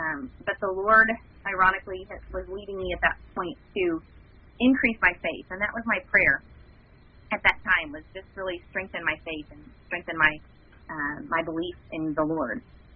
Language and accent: English; Iowa, United States; moved away as an adult; I'm originally from Iowa. I was brought down here 14 years ago and when we got married, and I'm just enjoying Texas.